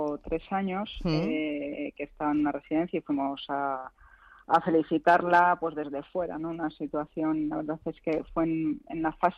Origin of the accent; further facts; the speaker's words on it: San Lorenzo de El Escorial, Community of Madrid, Spain; Sí, yo nací en San Lorenzo y he vivido siempre aquí.